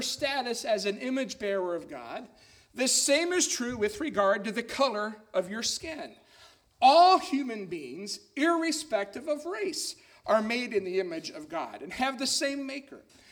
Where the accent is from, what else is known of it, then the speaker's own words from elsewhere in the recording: Kentucky, United States; kids from my home state, a state that I feel so blessed to be a part of, the place that I still call home and still think of as home, that it would be kids from Kentucky who would do this.